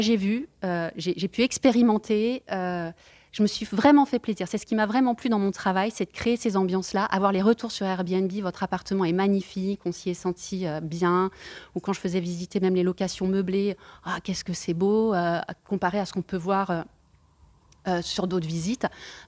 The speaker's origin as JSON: {"language": "French", "town": "Nantes", "region": "Pays de la Loire", "country": "France", "moved": "as an adult", "lives_now": "Lisbon, Portugal", "said": "Donc, je suis une bretonne, je viens de Nantes. Et on a emménagé sur Lisbonne au mois de juillet."}